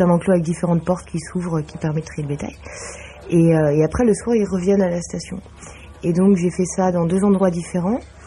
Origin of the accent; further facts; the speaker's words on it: Marseille, Provence-Alpes-Côte d'Azur, France; je suis de Marseille pour ça